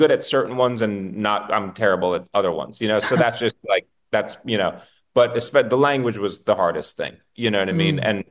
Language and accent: English; United States; I think, especially as an American, doesn't happen that often.